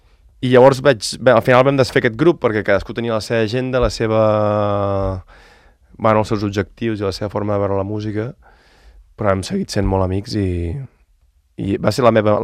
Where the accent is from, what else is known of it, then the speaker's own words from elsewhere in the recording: Solsona, Catalonia, Spain; Era un trio de funk amb tres amics de Solsona, dos amics i jo de Solsona, del meu poble.